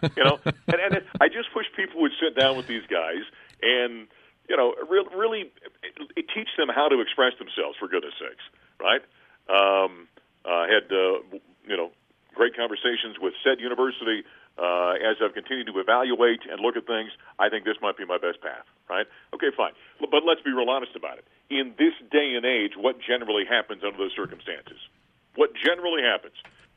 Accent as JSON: {"language": "English", "region": "North Dakota", "country": "United States", "tie": "born or raised there", "said": "growing up in North Dakota with a North Dakota State Bison up there"}